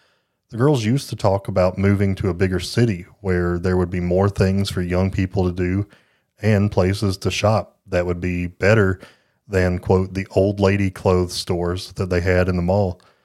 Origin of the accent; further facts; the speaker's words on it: Jellicoe, Ontario, Canada; And I grew up in Jellicoe, which is maybe the whole school was smoking.